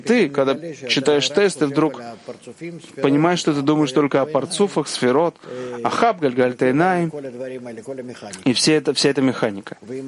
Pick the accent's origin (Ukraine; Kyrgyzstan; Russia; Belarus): Belarus; Vitebsk, Vitebsk Region; я еще жил в своем городе, где я родился, в Витебске